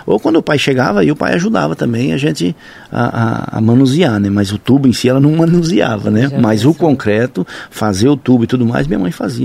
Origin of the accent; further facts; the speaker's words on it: Toledo, Paraná, Brazil; born there; also born or lived in Acre / Lucas do Rio Verde / Sinop; Eu nasci em Toledo, no Paraná.